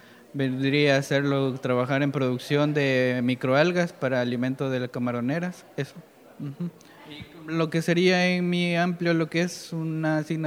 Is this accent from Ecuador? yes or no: yes; Galápagos, Ecuador; De las Islas Galápagos.